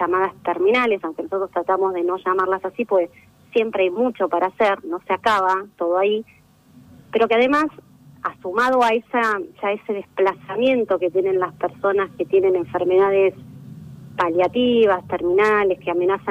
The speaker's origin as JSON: {"language": "Spanish", "town": "Morón", "region": "Buenos Aires Province", "country": "Argentina", "tie": "born or raised there", "said": "yo soy de Buenos Aires, vengo de toda una familia de médicos. Viví parte de mi vida en Morón y en Castelar porque mis abuelos tenían un sanatorio."}